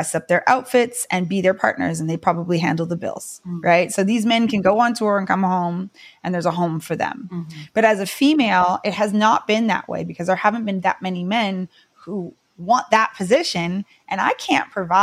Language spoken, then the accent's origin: English; West Coast, Canada; I mean, I'm from the West Coast of Canada and there's huge community.